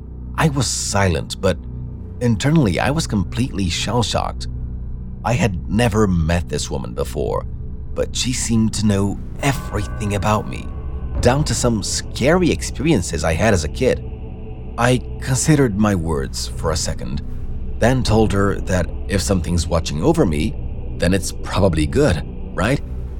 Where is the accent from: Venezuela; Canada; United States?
Venezuela; Nueva Esparta; also born or lived in Saint Thomas, US Virgin Islands; I live on a Venezuelan island in the Caribbean called Margarita. I've been here for most of my life, but I was born on St. Thomas Virgin Islands, actually.